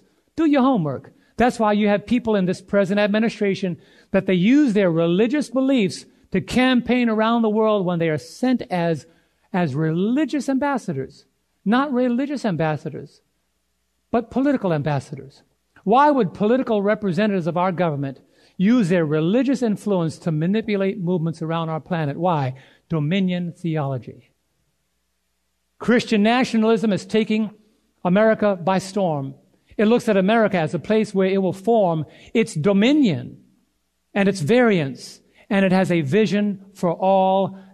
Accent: United States; And as an American, I would say that's unequivocal.

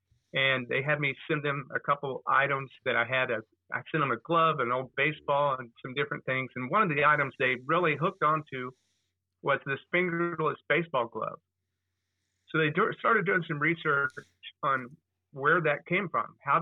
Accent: Dayton, Ohio, United States; My brother-in-law would take us to the games in Cincinnati. I grew up in Dayton, an hour away.

